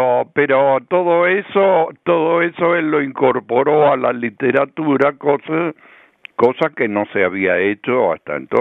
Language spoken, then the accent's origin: Spanish; Carlos Casares, Buenos Aires Province, Argentina; Yo soy de Carlos Casares, no, así que Así que es algo que he mamado también desde mi infancia.